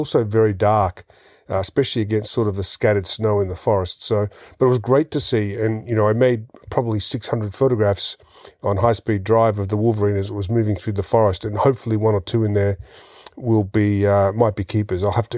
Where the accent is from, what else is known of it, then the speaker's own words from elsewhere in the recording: Australia; as an Australian citizen, I need a visa to go to Mongolia